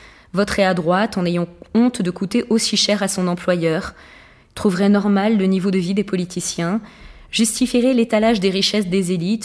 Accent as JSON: {"language": "French", "town": "Grenoble", "region": "Auvergne-Rhône-Alpes", "country": "France", "said": "moi, je venais de Grenoble, donc une région de montagne avec énormément d'agriculture bio."}